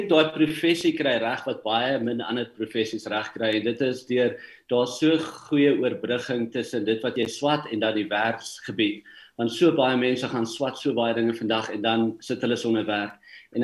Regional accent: Harrismith, Free State, South Africa; Ja, so ek het groot geword op Harry Smith in die Vrystaat.

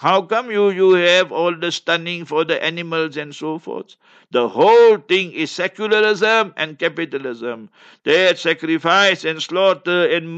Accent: Heidelberg, South Africa; And if you know Heidelberg, my hometown where I was born and bred, there's a river there.

